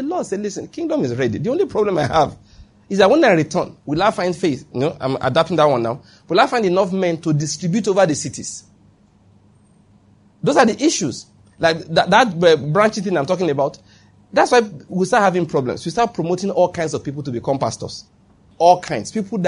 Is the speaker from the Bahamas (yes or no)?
no; Nigeria; I'm a Nigerian citizen. I'm a Enugu resident.